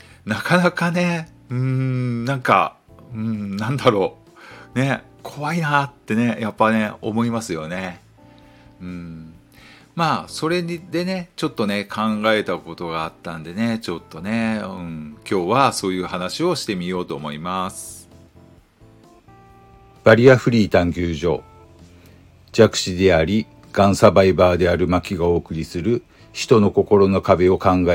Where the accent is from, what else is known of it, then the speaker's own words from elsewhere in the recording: Miyazaki, Japan; まあ僕はね宮崎出身で、もうね何十回と宮崎空港はね使ってるんでね、